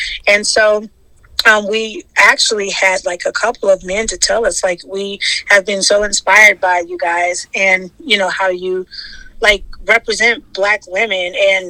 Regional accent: Shreveport, Louisiana, United States; although we are not French based, we're from Shreveport, Louisiana. And so, of course, like our roots are, you know, French and all of that because of Louisiana

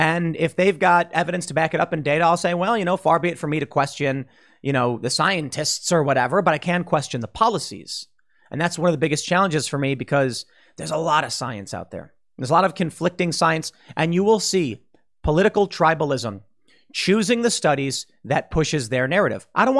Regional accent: Chicago, Illinois, United States; All I knew is Bush was bad growing up in Chicago.

